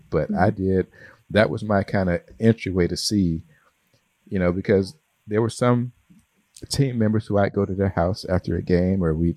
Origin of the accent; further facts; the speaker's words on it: Atlanta, Georgia, United States; You know, I grew up in Atlanta. The majority of the communities I lived in were all Black.